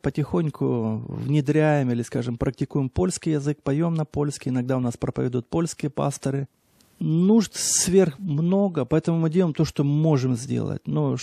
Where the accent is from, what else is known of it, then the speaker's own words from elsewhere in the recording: Ukraine; Он не знал, что у нас с Украины, думал, что у нас с Великобритании.